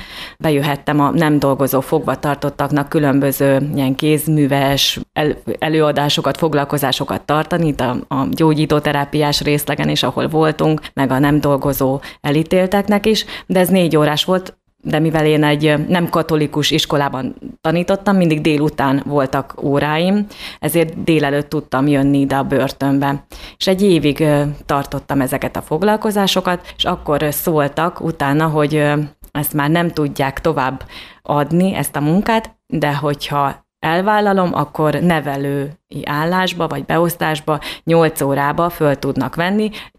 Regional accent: Kalocsa, Bács-Kiskun, Hungary; én Kalocsán élek, itt is születtem, 76-ban, már nem most volt. Itt végeztem az általános iskolai tanulmányaimat, és egy katolikus családból származom

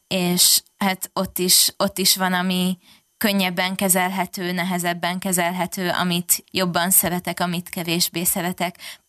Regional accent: Hungary; elmeséltem nekik, hogy magyar vagyok, Magyarországról jövök

